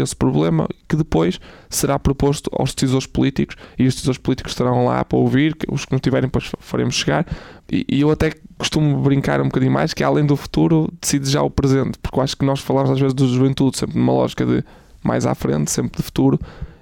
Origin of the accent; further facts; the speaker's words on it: Guimarães, Braga, Portugal; Guimarães por isso mesmo, ou seja, por essa associação de, no primeiro encontro que realizo como presidente, ir logo para a minha cidade natal.